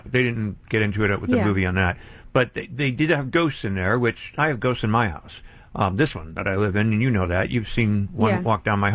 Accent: Scranton, Pennsylvania, United States; Kayla and I grew up in the Scranton area, which is like just a few miles down the road.

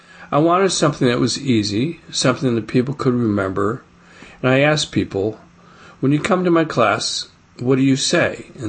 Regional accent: Brockton, Massachusetts, United States

